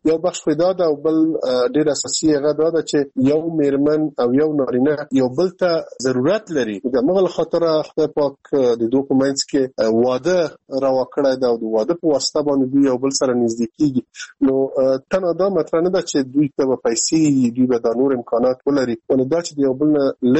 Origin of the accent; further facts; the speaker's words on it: Afghanistan; زه چې په افغانستان کې یو وګړی یم، اوسېږم